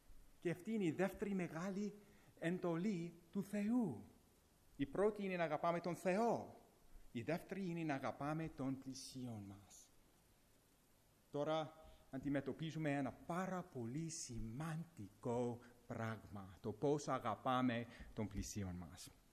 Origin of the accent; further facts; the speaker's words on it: Greece; Εγώ είμαι Έλληνας, μπορώ να το πω τέτοια πράγματα.